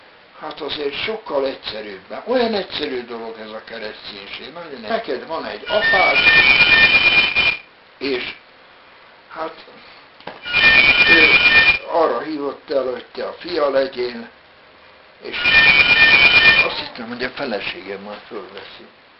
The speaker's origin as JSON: {"language": "Hungarian", "region": "Vojvodina", "country": "Serbia", "moved": "as an adult", "lives_now": "Hungary", "said": "hát én délvidéki Jugoszláviából jövök, és matematika tanárnak iratkoztam be, matematika, fizika"}